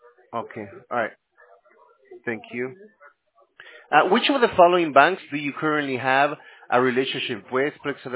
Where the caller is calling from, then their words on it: California, United States; We're in California.